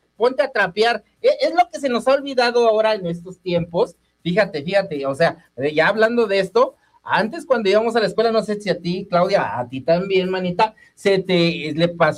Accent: Tlaltizapán, Morelos, Mexico; Vengo de Tlaltizapán, de las juntas, allá estoy, vivo en las juntas, allá todo, a todo.

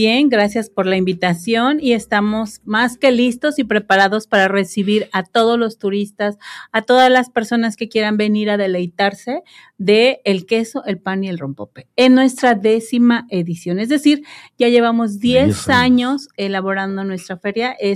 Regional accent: Tehuixtla, Morelos, Mexico; Somos originarios de Tehuizla.

